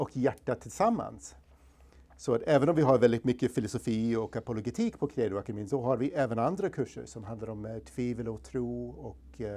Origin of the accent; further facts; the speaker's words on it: United States; Swedish is a second language; now in Sweden; Ja, jag kommer från USA från början och har bott i Sverige i drygt 20 år.